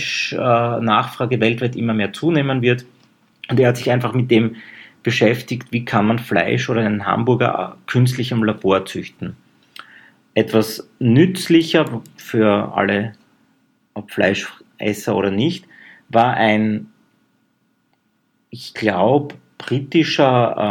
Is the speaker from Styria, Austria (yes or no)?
yes; Graz, Styria, Austria; now in Vienna, Austria; Das bringe ich als Grazer immer ein bisschen durcheinander.